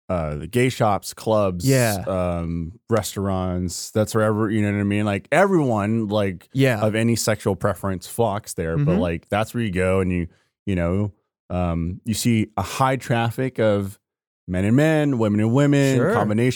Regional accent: California, United States; Back in my hometown, the Yay area. You know what I'm saying? Yeah. The hyphy movement.

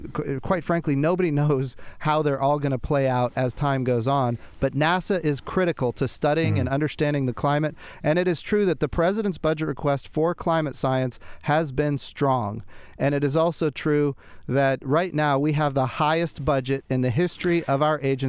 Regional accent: Oklahoma, United States; Think about my home state of Oklahoma. A lot of rural folks there

